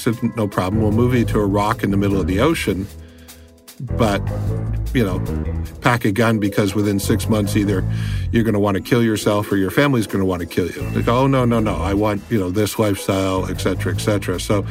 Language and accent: English; Canada; I am a Canadian.